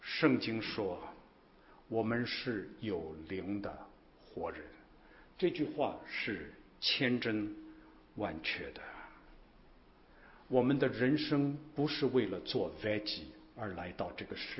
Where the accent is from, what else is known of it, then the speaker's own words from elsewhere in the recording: Shanghai, China; 我是从上海来的，我家住在上海叫徐家汇，去过上海的人我不知道您知不知道有这么一个地方是上海徐家汇。